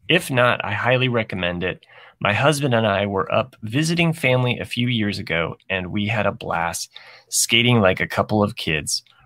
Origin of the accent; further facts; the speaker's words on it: Monson, Massachusetts, United States; I grew up in Munson.